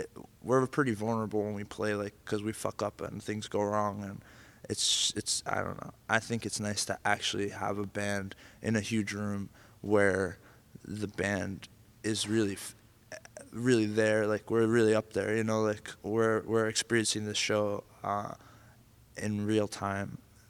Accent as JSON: {"language": "English", "town": "Manhattan", "region": "New York", "country": "United States", "tie": "born or raised there", "said": "Myself and Wade and Nick are originally born and we grew up also in Manhattan."}